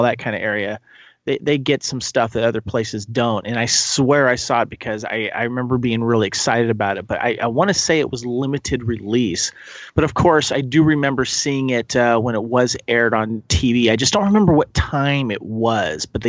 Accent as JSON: {"language": "English", "region": "California", "country": "United States", "tie": "born or raised there", "said": "Now, I grew up in Southern California."}